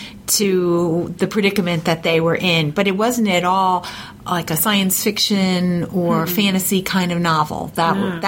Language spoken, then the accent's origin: English; New York City, New York, United States; born there; I was born in New York, and I was there 2 weeks ago, and I found the hospital where I had been born.